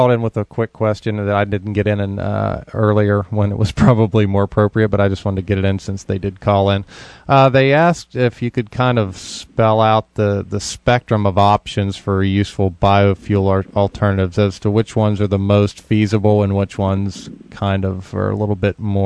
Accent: West Virginia, United States; it's kind of interesting that I can put in a plug for my home state. I went to school in Morgantown, West Virginia, and it's very interesting.

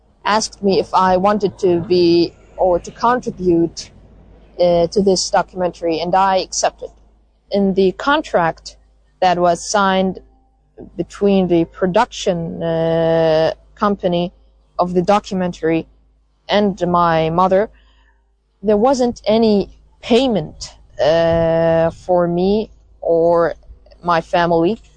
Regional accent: Gaza, Gaza Strip, Palestine; English is a second language; I'm from Gaza, Palestine

